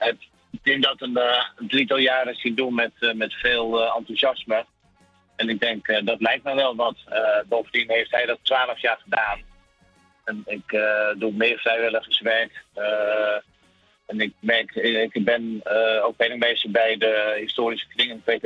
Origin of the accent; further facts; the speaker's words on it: Laren, North Holland, Netherlands; born there; Ik ben in Laren geboren. Ik ben daar een tijd weg geweest. Ik ben sinds 3 jaar woon ik weer in Laren.